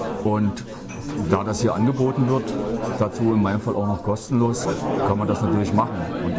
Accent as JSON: {"language": "German", "town": "St. Georgen", "region": "Baden-Württemberg", "country": "Germany", "said": "Ich stamme eigentlich aus dem Schwarzwald und aus St. Georgen."}